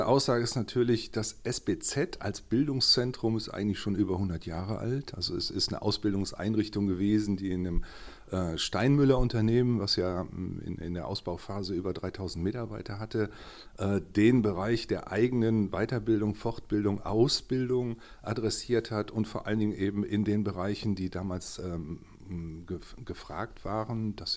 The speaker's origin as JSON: {"language": "German", "town": "Lüttringhausen", "region": "North Rhine-Westphalia", "country": "Germany", "tie": "born or raised there", "also_born_or_lived": "Hückeswagen", "said": "Ich bin ein bergisches Gewächs, in Hückeswagen geboren, als es dort noch eine Geburtsabteilung und ein Krankenhaus gab. In Lüttringhausen aufgewachsen, an der Stiftung Tannenhof."}